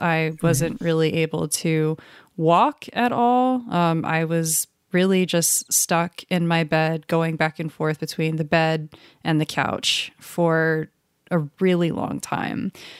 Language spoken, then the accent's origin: English; Los Angeles, California, United States; I am a Black person growing up in Los Angeles, so I had many encounters with police before starting this journey of investigating the sheriff's department.